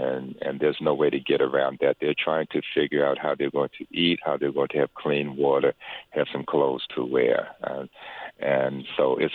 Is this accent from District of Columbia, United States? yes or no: yes; Washington, District of Columbia, United States; I was born in Washington, D.C., born and raised.